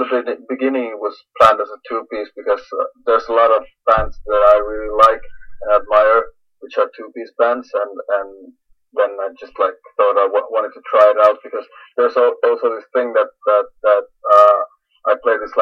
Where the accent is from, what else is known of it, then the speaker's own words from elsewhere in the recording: Finland; English is a second language; I come from Finland